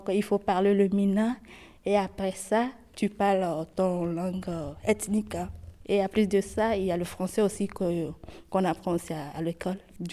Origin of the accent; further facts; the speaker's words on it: Lomé, Maritime, Togo; born there; j'ai 28 ans. Je suis née à Lomé, au Togo. Ça va faire 8 ans que je suis en Mauss. Bon, je suis née dans le quartier d'Ablogamé